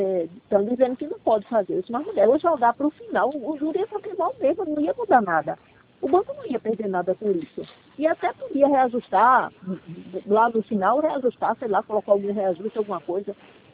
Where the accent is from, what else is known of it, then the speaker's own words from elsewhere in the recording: Igarassu, Pernambuco, Brazil; porque eu sou de Igarassu e tudo mais